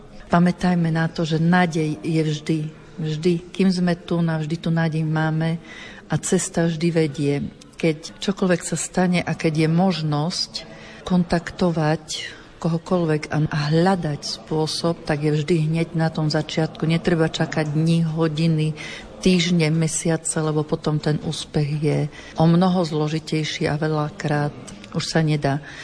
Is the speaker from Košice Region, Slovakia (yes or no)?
no; Prešov, Prešov Region, Slovakia; lebo Prešov je moje rodné mesto. Takže na mojom rodisku pre mňa má to ešte o niečo taký vyšší zmysel.